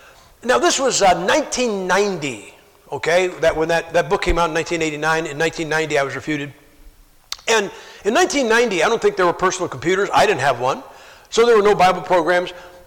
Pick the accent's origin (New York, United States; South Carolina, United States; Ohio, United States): Ohio, United States; now in Idaho, United States; You know, like I'm from Ohio. We live in Idaho